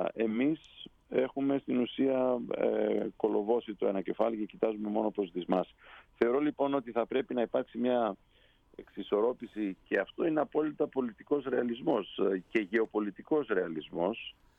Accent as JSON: {"language": "Greek", "country": "Greece"}